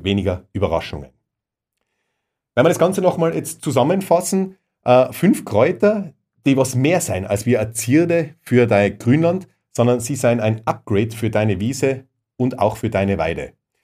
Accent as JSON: {"language": "German", "country": "Austria"}